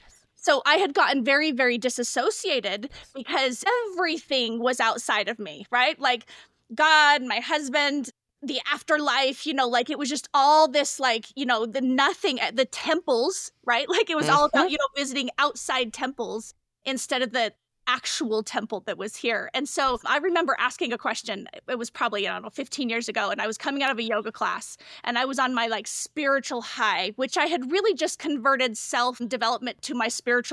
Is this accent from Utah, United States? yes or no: yes; Salt Lake City, Utah, United States; So I'm from Salt Lake City, Utah, Mormon housewives, that whole idea